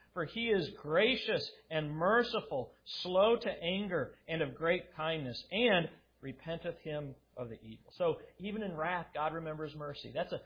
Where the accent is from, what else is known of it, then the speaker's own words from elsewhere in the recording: Colorado, United States; growing up in Colorado, we loved to go to the mountains.